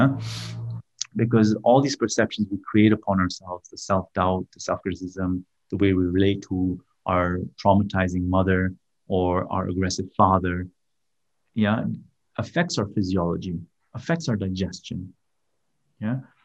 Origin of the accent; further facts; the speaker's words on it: Kenya; born there; So I came back to Kenya. I was born in Kenya, and I came back to Kenya to do mobile clinics for poor communities.